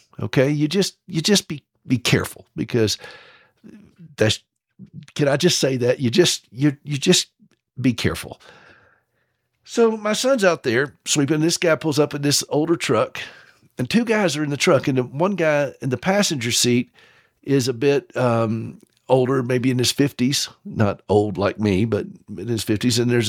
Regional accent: the South, United States; now in Montana, United States; that I'm from the South, where sarcasm is a way of life. I mean, that we just say things in the South differently.

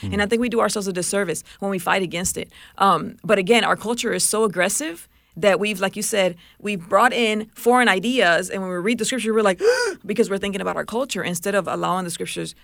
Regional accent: Puerto Rico; I grew up in Puerto Rico.

